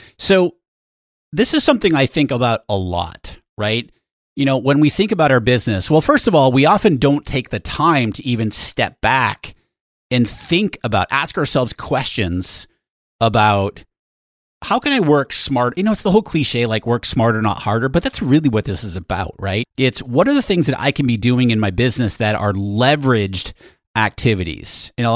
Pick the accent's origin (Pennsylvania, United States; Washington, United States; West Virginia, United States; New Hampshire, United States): New Hampshire, United States; now in San Diego, United States; I do not miss the New Hampshire winters. San Diego today, nice and sunny, 65 degrees. That's why I live here.